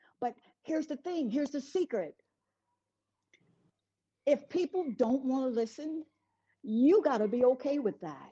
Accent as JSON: {"language": "English", "region": "Mississippi", "country": "United States", "tie": "born or raised there", "said": "I grew up in Mississippi in the 70s."}